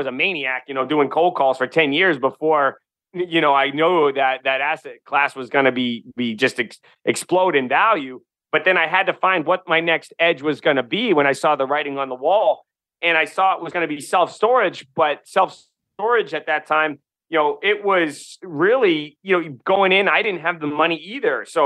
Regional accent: New Hampshire, United States; And I grew up paving in New Hampshire for my father in the summers, and he owns that company.

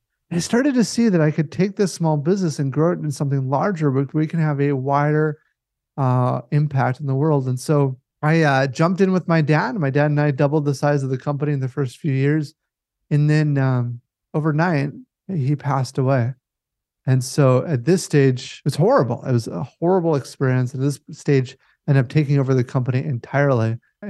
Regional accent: Minnesota, United States; Boy, it's primarily Minnesota. You know, I grew up, was born and raised here

